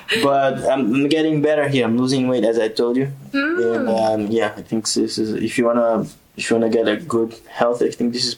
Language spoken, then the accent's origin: English; Brazil; English is a second language; now in Tunisia; I'm from Brazil.